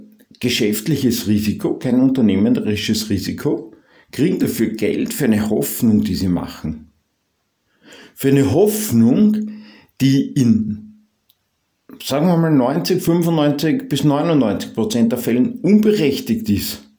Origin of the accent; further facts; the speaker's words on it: Austria; Ich meine, merkst du, ich bin Österreicher.